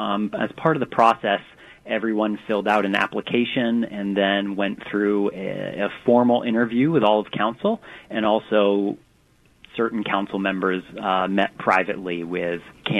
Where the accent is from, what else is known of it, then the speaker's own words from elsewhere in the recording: Seattle, Washington, United States; now in Edmonds, United States; I grew up in the Green Lake neighborhood of Seattle, ended up moving overseas and then coming to Canada and then settling in Edmonds.